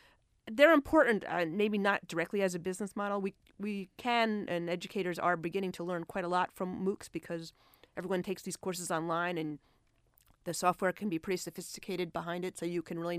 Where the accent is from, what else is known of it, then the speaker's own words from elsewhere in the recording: New Jersey, United States; And I'm also from New Jersey, so that resonated with me.